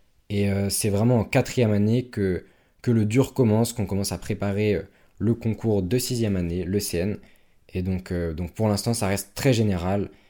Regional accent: Île-de-France, France; je viens d'un lycée, dans la campagne, voilà, en Sud-Seine-et-Marne.

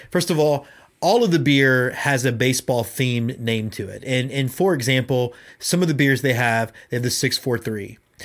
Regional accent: Texas, United States; You know, being a Texan, not being far from Shiner, it has to be.

